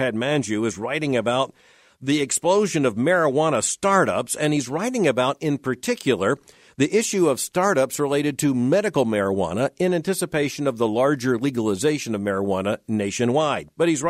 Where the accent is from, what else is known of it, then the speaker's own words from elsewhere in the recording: California, United States; who is licensed to practice medicine in my home state of California